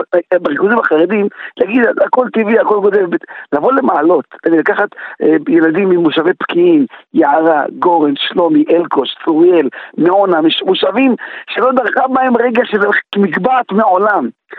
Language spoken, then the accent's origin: Hebrew; Ma'alot-Tarshiha, Northern District, Israel; עיר כמו מעלות, שזה עיר פריפריה, שהמסורת תמיד הרגשת אותה מכל כיוון, אי אפשר להגיד שגדלנו במקום שהוא מנותק מתורה לגמרי